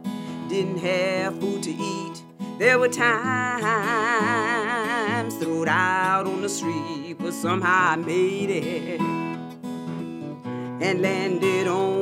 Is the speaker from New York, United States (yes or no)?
no; Florida, United States; now in Atlanta, United States; I'm originally from Florida, but I live up in here in Atlanta now.